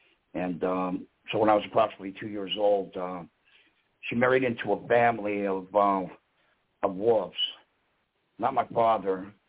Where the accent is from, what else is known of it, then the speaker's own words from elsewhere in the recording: Los Angeles, California, United States; now in Ventura, United States; Actually, I'm from Los Angeles, and I'm residing in Ventura, California.